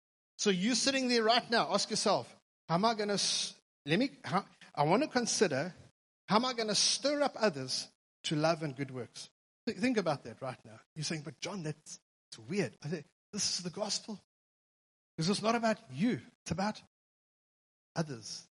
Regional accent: Durban, KwaZulu-Natal, South Africa; And I'm English. I'm from Durban.

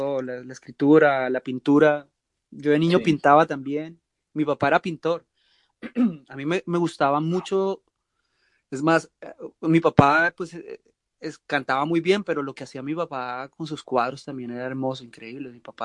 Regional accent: Tolima, Colombia; usted sabe cómo somos los tolimenses

